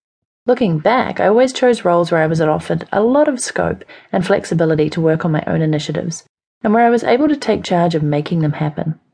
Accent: New Zealand; I grew up in New Zealand, one of the most beautiful countries in the world, where my European parents had settled after a world tour honeymoon.

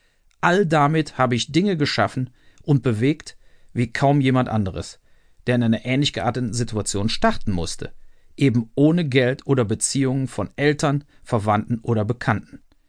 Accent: Burscheid, North Rhine-Westphalia, Germany; also born or lived in Wermelskirchen; Geboren bin ich in Wermelskirchen am 22. Juni 1965 im Rheinisch-Bergischen Kreis. Aufgewachsen in Burscheid. Grundschule Dierath, Gymnasium in Leverkusen. Zuerst Ina-Seidel-Schule, dann Werner-Heisenberg-Gymnasium.

